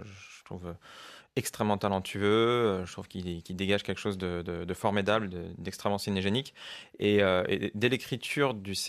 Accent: Paris, Île-de-France, France; Moi, je suis franco-japonais. Je suis né à Paris, j'ai grandi en France. J'ai grandi dans une culture française. Je suis parti vivre au Japon pendant un an à l'époque de l'université.

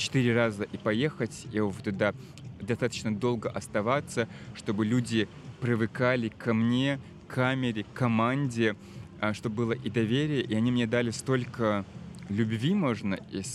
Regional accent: Chechnya, Russia; мне было легче быть частью, потому что я часть общины, я чеченец, так что они были даже рады

